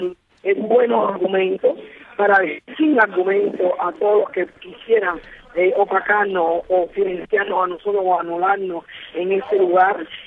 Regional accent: Cuba; tenemos que agradecerle mucho a los exiliados cubanos, que son tan cubanos como nosotros

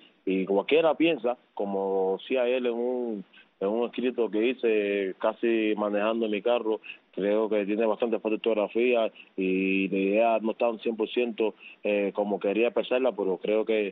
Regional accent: Cuba; moved away; ya llevo 11 años fuera de Cuba

